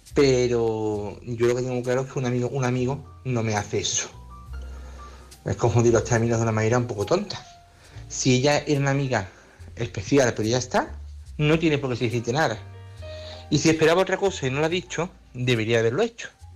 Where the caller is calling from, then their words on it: Córdoba, Andalusia, Spain; de Córdoba.